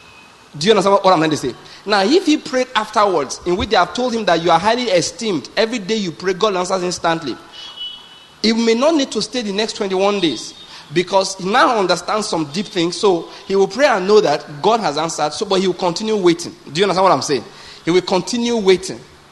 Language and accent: English; West, Nigeria; Now, I'm from the West. I have said I said in the North. I don't know much about the North, but I'm from the West.